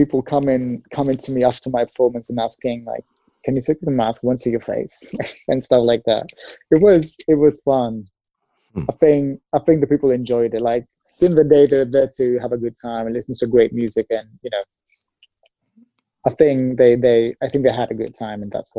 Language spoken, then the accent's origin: English; Athens, Attica, Greece; And I've been born and raised in Athens, so